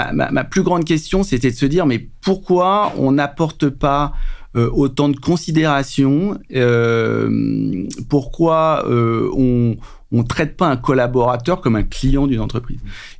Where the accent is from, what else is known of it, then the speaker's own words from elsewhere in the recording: Paris, Île-de-France, France; J'ai 3 enfants, je suis parisien. C'est-à-dire que j'ai grandi toute ma life à Paris.